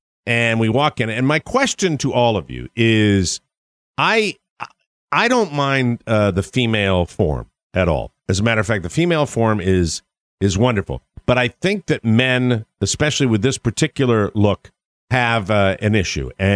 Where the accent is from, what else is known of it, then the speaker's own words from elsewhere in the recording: Ireland; Suddenly, maybe it's being Irish, I have no idea.